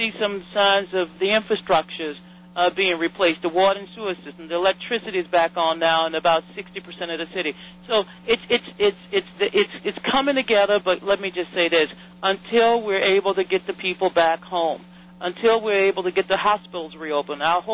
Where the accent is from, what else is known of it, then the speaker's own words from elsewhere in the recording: Louisiana, United States; as somebody who loves my hometown and love my family. But, you know, I have not been able to go even to the graveyards. That's a ritual in Louisiana.